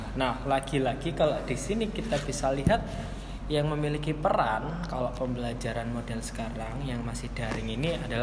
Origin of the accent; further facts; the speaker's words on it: East Java, Indonesia; Jawa Timur, saya Jawa Timur.